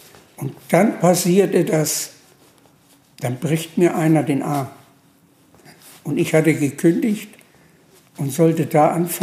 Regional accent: Kassel, Hesse, Germany; now in Hamburg, Germany; Nein, ich komme aus der Gegend Kassel, aus Hessen.

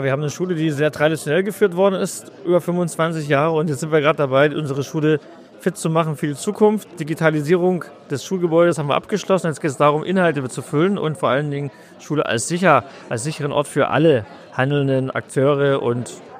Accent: Saxony, Germany; wir kommen aus Sachsen, politisch gerade sehr anstrengendes Land.

